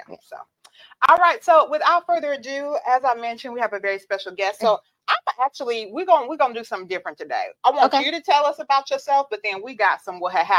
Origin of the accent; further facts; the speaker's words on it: Atlanta, Georgia, United States; Atlanta. Yes. That's my hometown.